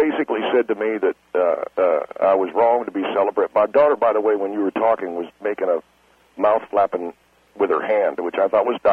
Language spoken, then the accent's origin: English; Tennessee, United States; because I was raised in Tennessee, we can't drink booze on certain days.